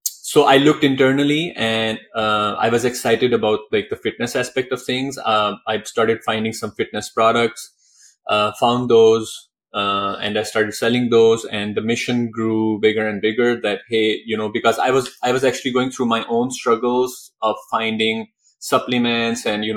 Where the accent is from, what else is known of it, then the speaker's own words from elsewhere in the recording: Pakistan; Since I'm a kid, my family, I'm from Pakistan